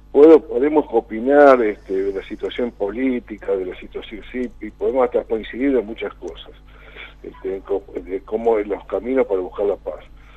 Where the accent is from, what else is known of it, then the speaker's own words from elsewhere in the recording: Santa Fe, Argentina; tenemos que unir todo el reclamo como santafesinos